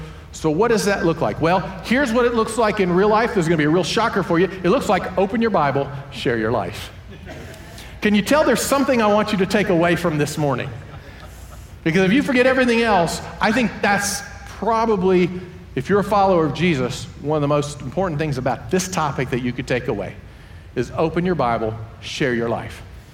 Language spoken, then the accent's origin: English; North Carolina, United States; See, I'm from North Carolina. You got y'all, if there was a few of us, and then there's all y'alls.